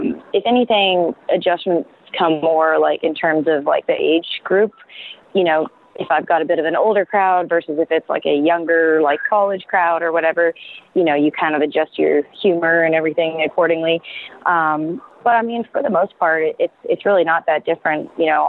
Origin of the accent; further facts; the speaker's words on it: Canada; moved away; You know, of course, I still absolutely love Canada. That's my home country. And it's always going to be that.